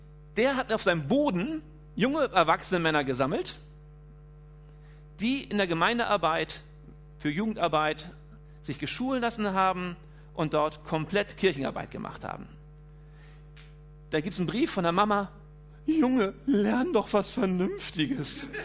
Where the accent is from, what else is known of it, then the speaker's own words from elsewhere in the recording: Schleswig-Holstein, Germany; born there; Bei mir zu Hause, wo ich geboren bin, Olmück-Holstein, sind drei Gutshöfe weiter